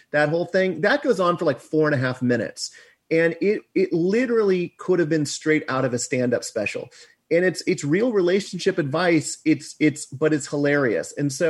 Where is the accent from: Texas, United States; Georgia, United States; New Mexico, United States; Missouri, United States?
Missouri, United States; Kansas City; I mean, I grew up in Kansas City and a lot of his specials were taboo.